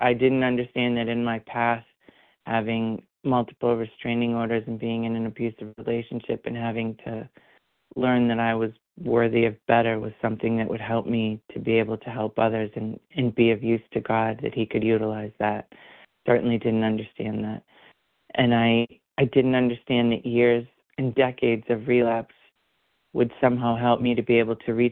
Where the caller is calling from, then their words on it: Rhode Island, United States; Felicia D. is in Door and from Rhode Island.